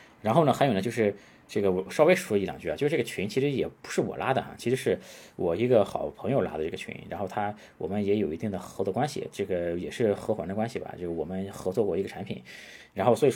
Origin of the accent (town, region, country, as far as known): China